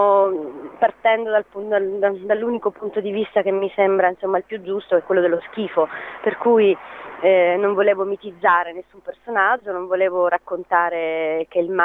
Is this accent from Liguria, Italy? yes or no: no; Sicily, Italy; il fatto che siamo siciliani, il fatto che ci sentiamo in qualche modo chiamati in causa anche, no? Perché vivendo lì